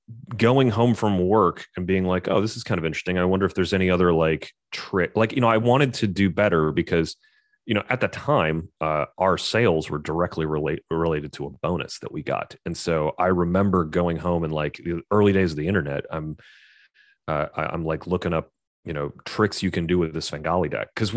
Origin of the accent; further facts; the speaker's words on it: Knoxville, Tennessee, United States; so I know you're from Knoxville, and I grew up in Knoxville. I went to Farragut High School.